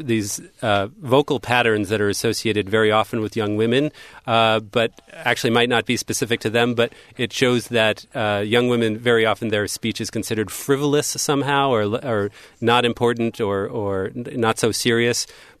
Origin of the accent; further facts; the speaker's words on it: New Jersey, United States; Yeah, I mean, I'm from New Jersey.